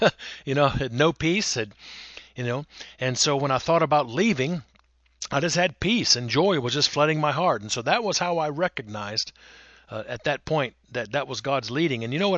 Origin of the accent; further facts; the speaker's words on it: New Orleans, Louisiana, United States; I'm originally from South Louisiana, born in New Orleans, Louisiana, but lived around the world. My father was in the oil industry.